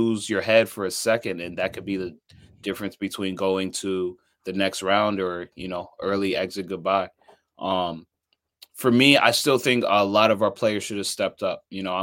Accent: United States; especially as an American

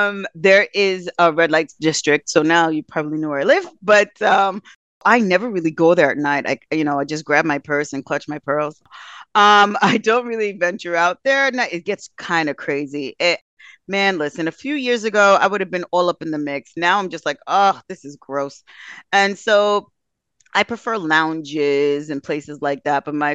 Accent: New York, United States; we're from New York. We say sun

